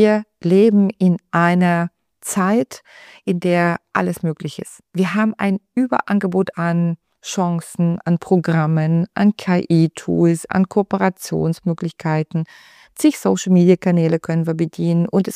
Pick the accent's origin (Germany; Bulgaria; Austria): Bulgaria; Ich bin Bulgarin.